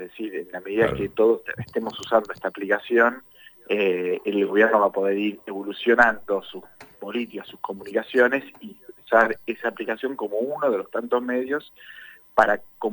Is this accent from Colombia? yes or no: no; Argentina